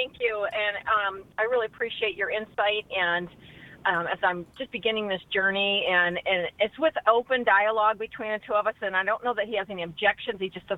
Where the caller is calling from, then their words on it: Idaho, United States; Yeah, I'm from Idaho